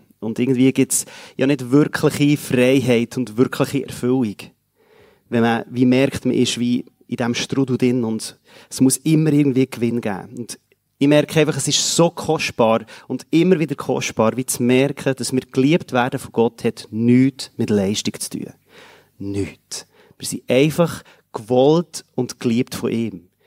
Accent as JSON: {"language": "German", "country": "Switzerland", "said": "Ja, ich glaube, wir als Schweizer"}